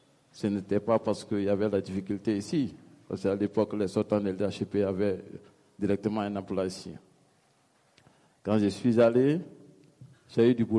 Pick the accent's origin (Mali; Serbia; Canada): Mali; Donc, comme je suis du Mali, donc j'ai fait un mois, le second mois, je suis rentré chez moi.